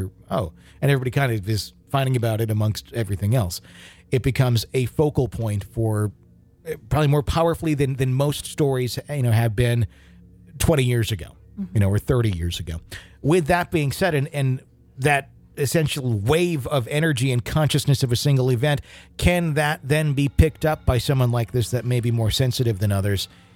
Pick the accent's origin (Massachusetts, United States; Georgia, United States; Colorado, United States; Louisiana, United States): Colorado, United States; born there; also born or lived in Illinois, United States; I was born in Colorado, but I lived in Illinois for about 7 years.